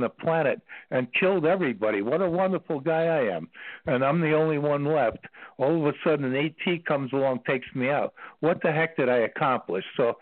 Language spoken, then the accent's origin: English; Queens, New York, United States; now in Ashland, United States; Originally from New York. I grew up in Queens, but I'm currently living in the center of the universe now, Ashland, Virginia.